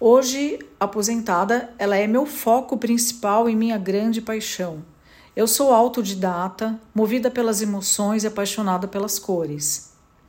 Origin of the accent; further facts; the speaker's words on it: São Paulo, Brazil; eu tenho 58 anos e sou de São Paulo, filha de pai italiano e mãe brasileira.